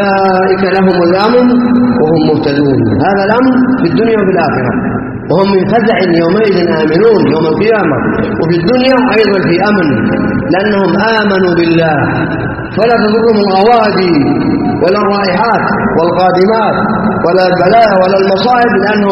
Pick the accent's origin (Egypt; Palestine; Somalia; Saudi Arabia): Saudi Arabia; على ما نعيش في بلادنا السعودية من أمن واستقرار وهدوء واطمئنان